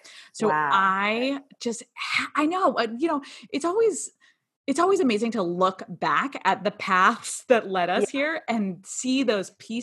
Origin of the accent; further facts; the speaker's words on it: Connecticut, United States; So I grew up in Connecticut. I had a pretty typical childhood.